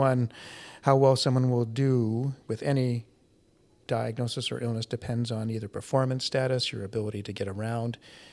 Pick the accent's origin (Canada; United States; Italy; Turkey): Canada; Winnipeg, Manitoba; I said, well, I grew up in River Heights in Winnipeg.